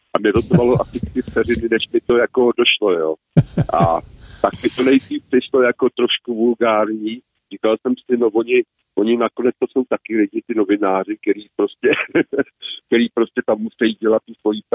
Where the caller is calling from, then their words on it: Vysočina Region, Czechia; z Vysočiny 60, jo. A jsem v důchodu teda, jo?